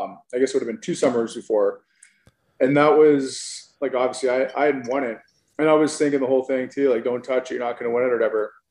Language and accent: English; Canada; just being from Canada